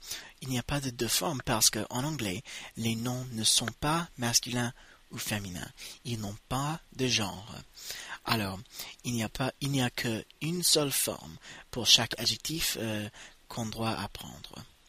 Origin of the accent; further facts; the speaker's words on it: United States; French is a second language; je suis américain et c'est moi qui réalise le podcast.